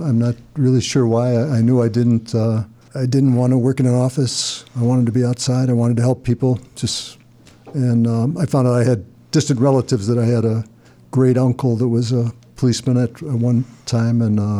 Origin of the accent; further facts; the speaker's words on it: Cleveland, Ohio, United States; I grew up in Cleveland, near West Side, Marvin Avenue, between West 25th and Fulton, Blessed Sacrament Parish.